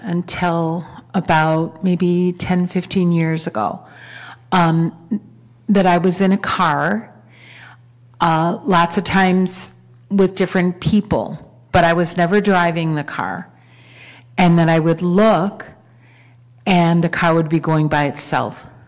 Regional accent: Chicago, Illinois, United States; I mean, I'm from Chicago, so it was usually in Chicago area in these dreams

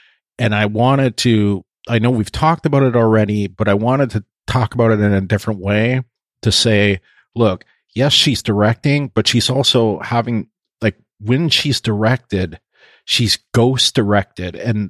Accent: Canada; accent: Canadian; That said, my Canadian accent was much stronger than it is now.

